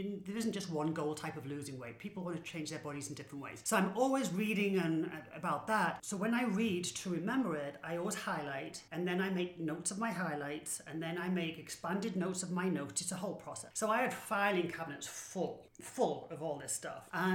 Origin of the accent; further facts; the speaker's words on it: England, United Kingdom; So I am English, you can tell.